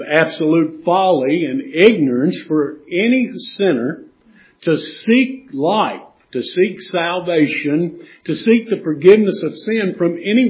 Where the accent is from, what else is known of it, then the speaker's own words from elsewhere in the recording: Kentucky, United States; I'm from Western Kentucky.